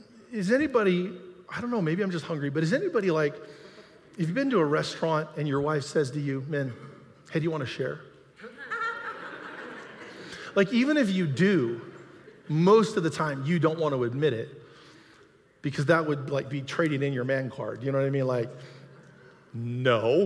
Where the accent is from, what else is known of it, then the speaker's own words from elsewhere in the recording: Hawaii, United States; Now, originally, I'm from Hawaii. That's a long time ago now.